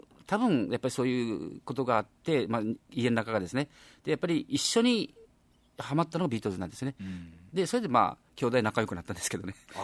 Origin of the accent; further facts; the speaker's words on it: Nagasaki, Japan; accent: Nagasaki dialect; 僕長崎弁ですけど